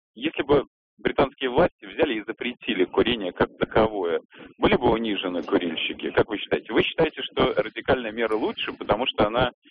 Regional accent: Moscow, Russia; я из Москвы.

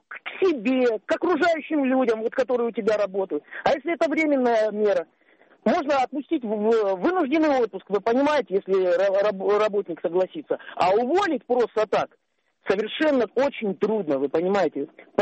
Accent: Volgograd, Volgograd Oblast, Russia; я предприниматель из Волгограда.

